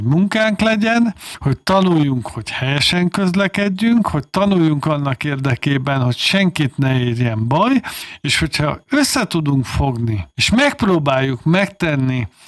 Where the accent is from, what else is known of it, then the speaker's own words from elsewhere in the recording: Hungary; magyarként mit adtunk a világnak, és mit adunk